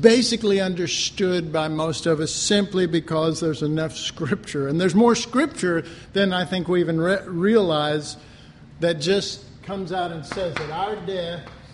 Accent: Dallas, Texas, United States; I was from Oak Cliff. You know, you didn't... You don't live in Oak Cliff and worry about consequences, you know what I mean?

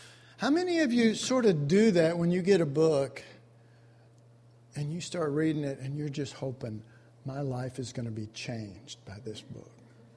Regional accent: Texas, United States; I'm from Texas and it gets hot and stuff, and ponds and tanks, we call them tanks here in Texas

